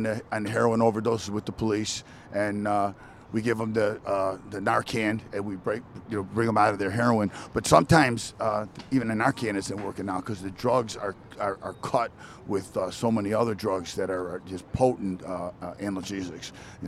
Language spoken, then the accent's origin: English; Illinois, United States; I grew up on the northwest side. I went to St. Peter Canisius, lived at Grand Avenue in Cicero my whole life. I can't get away from Grand Avenue.